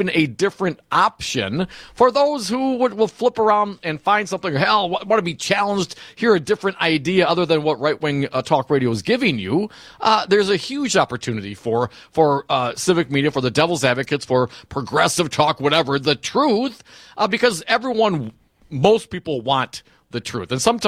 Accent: Appleton, Wisconsin, United States; I grew up in the Appleton area, in the Fox Valley area, and I know a lot of the folks up there, man.

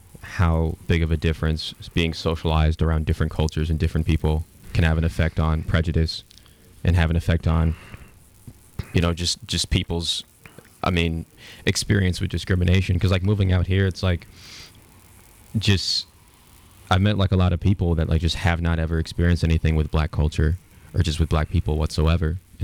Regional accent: Chicago, Illinois, United States; growing up in Chicago, there were lots of protests, lots of political action groups that were against crime and violence in those neighborhoods.

